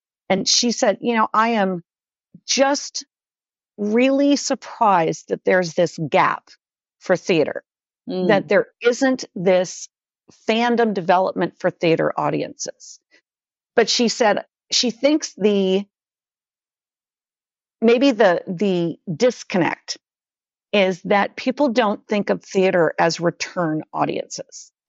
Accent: San Francisco, California, United States; I grew up in San Francisco and my family were huge theater.

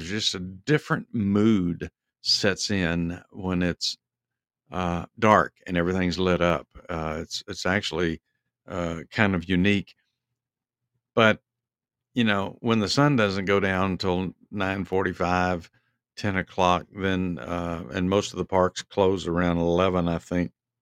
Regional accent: Texas, United States; growing up in Texas in the summertime and even in the springtime, you'd have a lot of thunderstorms come through.

